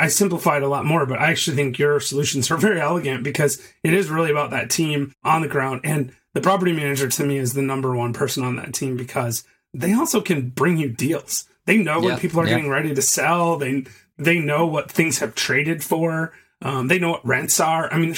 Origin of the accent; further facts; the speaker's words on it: Michigan, United States; now in Chattanooga, United States; Like I invest in Michigan, but I mean, I'm from Michigan.